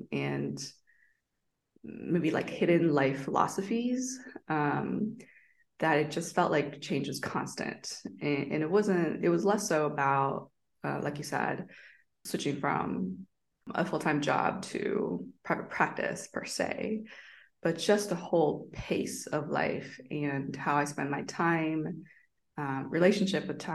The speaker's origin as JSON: {"language": "English", "country": "Canada", "tie": "born or raised there", "also_born_or_lived": "United States", "moved": "yes", "lives_now": "Taiwan", "said": "as you mentioned, and I was born in Taiwan, immigrated to Canada when I was little, and then was educated in the States since grad school"}